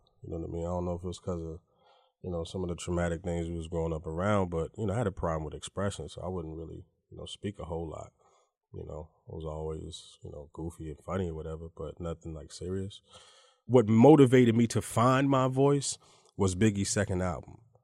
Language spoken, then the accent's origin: English; South Bend, Indiana, United States; born there; also born or lived in Germany / Kansas / Charlotte; So, you know, I was born in South Bend, you know, have a lot of roots there.